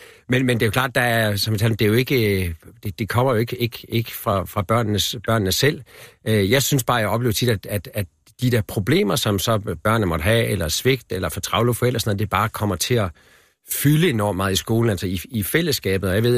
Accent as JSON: {"language": "Danish", "region": "Northwest Jutland", "country": "Denmark", "tie": "born or raised there", "said": "Nordvestjylland, hvor jeg er vokset op, og så på Nordsjælland, hvor jeg bor nu og har børn."}